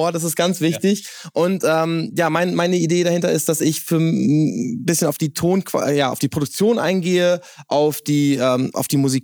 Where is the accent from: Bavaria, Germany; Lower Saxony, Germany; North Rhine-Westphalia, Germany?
Lower Saxony, Germany; Quakenbrück; ich komme aus Quakenburg, aus Niedersachsen, ein kleines Örtchen